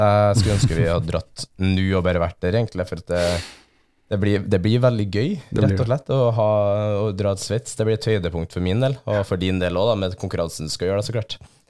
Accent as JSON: {"language": "Norwegian", "town": "Skogn", "region": "Trøndelag", "country": "Norway", "tie": "born or raised there", "said": "Og fordelene der er jo hjem på Skogn, så klart, men jeg er jo så å si aldri i det området mer."}